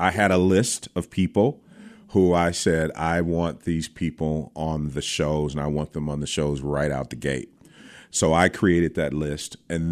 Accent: Muskegon, Michigan, United States; also born or lived in Grand Rapids; I was born in Muskegon, Michigan, and grew up between Muskegon and Grand Rapids, Michigan.

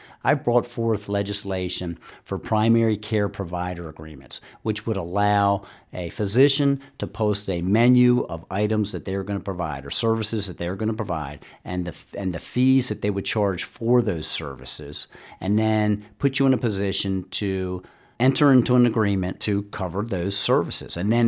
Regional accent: Glendive, Montana, United States; I'm from Glendive.

